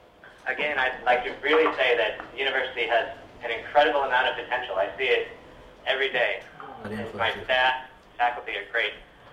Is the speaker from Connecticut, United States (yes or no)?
no; Anchorage, Alaska, United States; I came up from Anchorage 2 years ago, so I'm a sophomore now.